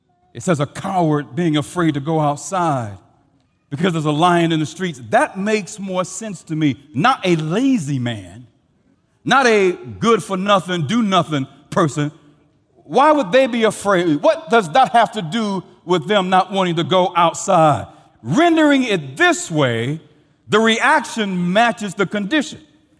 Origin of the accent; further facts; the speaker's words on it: St. Louis, Missouri, United States; I will never forget when I was in school growing up in St. Louis, I was playing basketball one day.